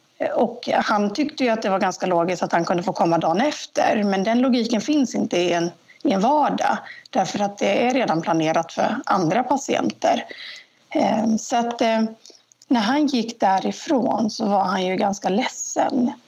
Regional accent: Jönköping, Jönköping County, Sweden; moved away as an adult; Och då hamnade de i Jönköping, och så växte jag upp här. När jag var 19 flyttade härifrån

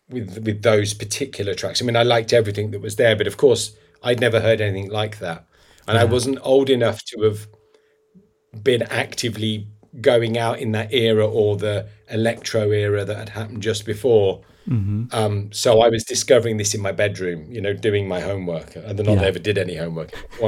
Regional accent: Birmingham, West Midlands, United Kingdom; accent: Birmingham; But I went up to him and in my terrible Birmingham accent

